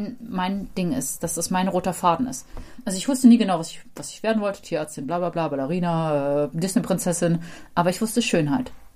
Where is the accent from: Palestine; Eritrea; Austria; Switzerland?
Switzerland; Ich bin aus der Schweiz.